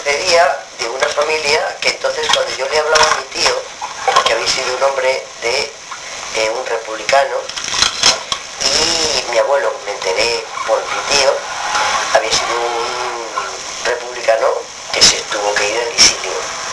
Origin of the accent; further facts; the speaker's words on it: Talavera de la Reina, Castilla-La Mancha, Spain; born there; Yo nací en Talavera, en Toledo.